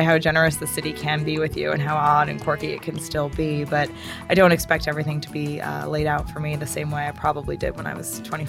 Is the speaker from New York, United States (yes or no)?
yes; White Plains, New York, United States; I am from White Plains, which is the sort of southern region of Westchester County.